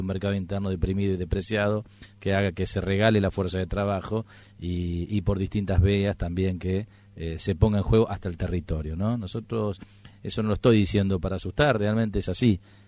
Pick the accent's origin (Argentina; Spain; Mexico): Argentina; Nosotros, como argentinos, somos conscientes